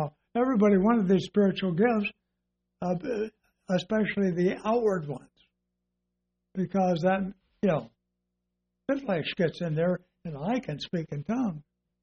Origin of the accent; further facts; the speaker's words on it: Compton, California, United States; So when I grew up in Compton, California, and Long Beach was not very far